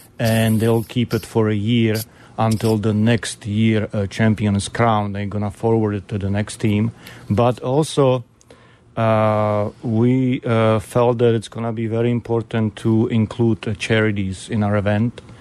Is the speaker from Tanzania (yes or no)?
no; Czechia; English is a second language; now in Chicago, United States; Well, I live in south suburbs right now, but originally from Czechoslovakia.